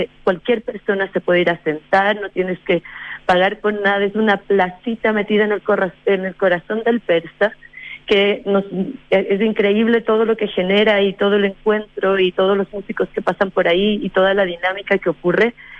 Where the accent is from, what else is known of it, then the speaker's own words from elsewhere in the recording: Chile; moved away as an adult; now in Quito, Ecuador; por mi acento puedo decir que soy ambas, pero mi corazón es bastante chileno.